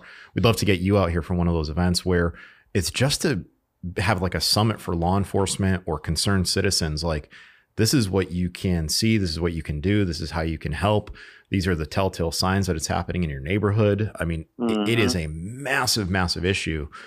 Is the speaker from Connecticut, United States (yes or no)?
yes; Connecticut, United States; Like in my home state of Connecticut back in 07